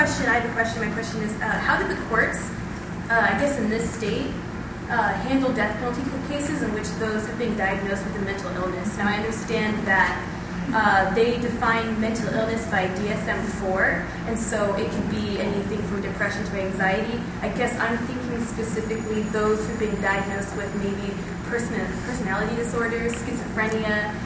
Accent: Olympia, Washington, United States; I'm from Olympia, Washington.

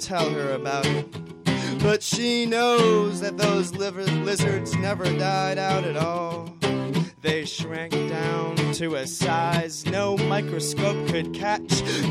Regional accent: Cleveland, Ohio, United States; now in San Francisco, United States; I'm from Cleveland, and the flute player that you heard, Greg Patillo, he's from out there

